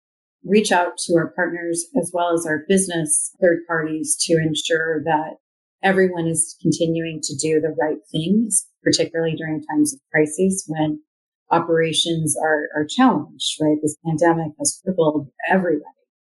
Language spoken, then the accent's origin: English; Redmond, Washington, United States; I live in Redmond, Washington. I grew up in Redmond, Washington.